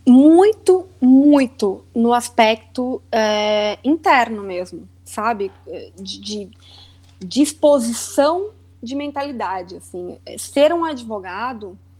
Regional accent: Cuiabá, Mato Grosso, Brazil; Eu não me formei em São Paulo, eu sou de Cuiabá.

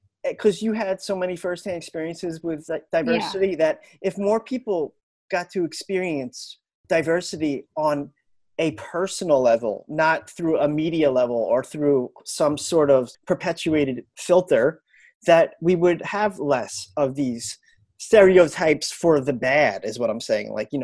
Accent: New York, United States; Like, you know, growing up on Long Island, you made fun of the Jews, the Italians, the Irish, and the German.

